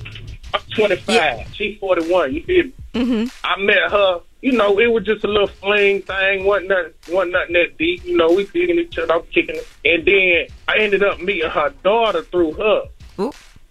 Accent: Charlotte, North Carolina, United States; See, so, I'm in Charlotte. I'm from Charlotte, North Carolina.

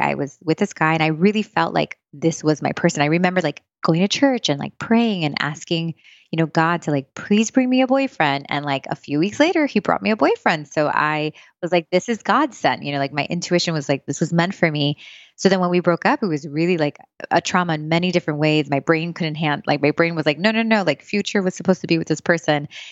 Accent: Miami, Florida, United States; also born or lived in Long Branch, New Jersey; But I moved here when I was young. So yes, I did get to grow up in sunny Miami.

